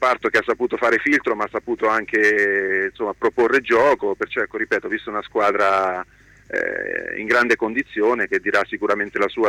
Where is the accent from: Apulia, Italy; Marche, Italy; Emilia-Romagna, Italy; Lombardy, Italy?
Marche, Italy; Ancona; io sono nato in Ancona il 26 marzo di quasi 50 anni fa, perciò tra 3 giorni compio 50 anni